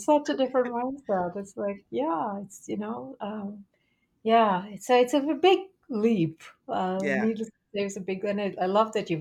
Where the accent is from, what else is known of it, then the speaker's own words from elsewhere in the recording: India; And growing up in India also, we're very innocent and naive.